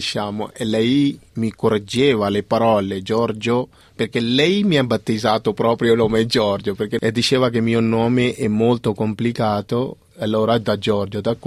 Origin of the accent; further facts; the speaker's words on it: India; now in Italy; Poi mi sentivo proprio la seconda casa, tornavo in India e però volevo stare sempre in Italia.